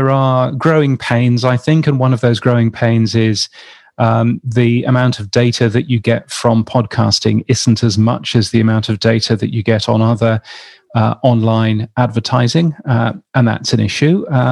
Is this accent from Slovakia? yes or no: no; United Kingdom; as a British person who grew up with most of the media that I consumed not containing any advertising whatsoever